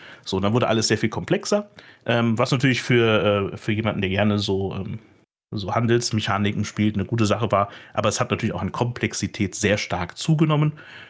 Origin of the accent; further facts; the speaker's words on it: Mainz, Rhineland-Palatinate, Germany; das freut uns natürlich als Mainzer besonders